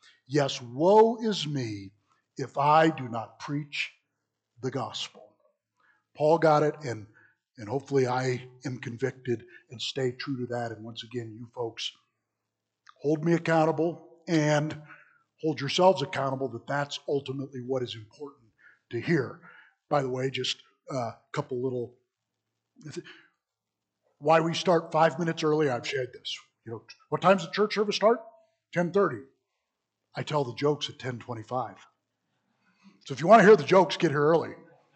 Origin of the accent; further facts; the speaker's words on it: Illinois, United States; as we grew up in Southern Illinois, my brother … his name.